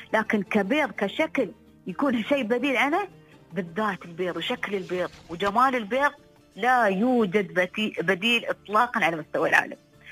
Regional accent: United Arab Emirates; انا كإماراتي

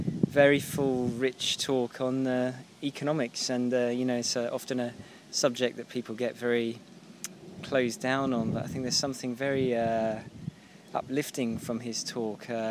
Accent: Cambridge, East of England, United Kingdom; from Cambridge.

